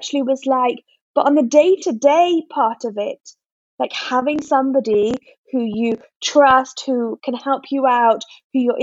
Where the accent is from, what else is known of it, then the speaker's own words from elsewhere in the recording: Newcastle upon Tyne, North East England, United Kingdom; also born or lived in London; now in Tel Aviv, Israel; I grew up in England. I grew up in Newcastle upon Tyne, and then I lived in London for a while, and then I moved to Tel Aviv.